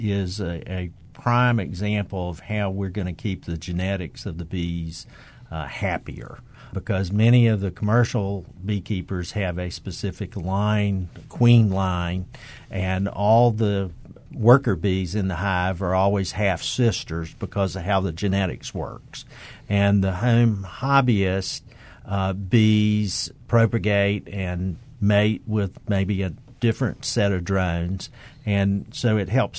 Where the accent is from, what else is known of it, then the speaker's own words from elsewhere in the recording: Winston-Salem, North Carolina, United States; I grew up in Winston-Salem, but my grandfather's house was over in Lincoln County, west of Charlotte.